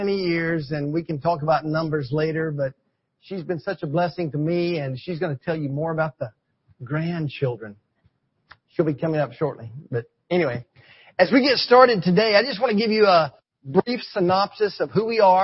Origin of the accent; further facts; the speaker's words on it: Calhoun, Georgia, United States; also born or lived in Miami; I was born in Miami, Florida. I was raised in Northwest Georgia in a small town in Calhoun.